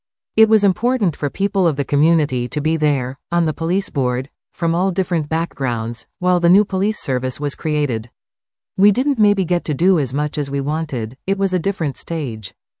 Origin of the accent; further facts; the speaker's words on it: Surrey, British Columbia, Canada; We grew up right here in Surrey, all went to school here, and everyone continues to live in Surrey today.